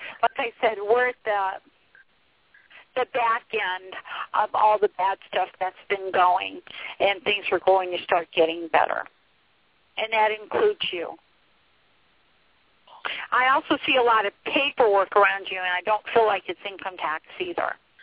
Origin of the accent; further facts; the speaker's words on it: Pennsylvania, United States; And I'm from Pennsylvania also to let you know